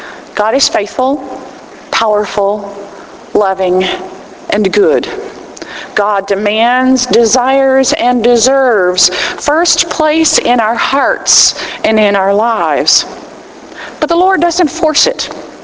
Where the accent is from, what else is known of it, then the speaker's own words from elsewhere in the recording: Texas, United States; as a Texan born and raised who was exiled for a while but came back, I miss the Southwest Conference.